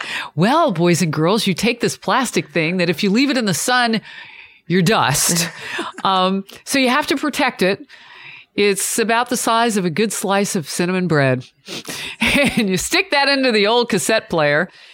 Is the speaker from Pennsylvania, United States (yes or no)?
no; Atlanta, Georgia, United States; born there; On military bases, all over. I was born at Fort McPherson in Atlanta, Georgia.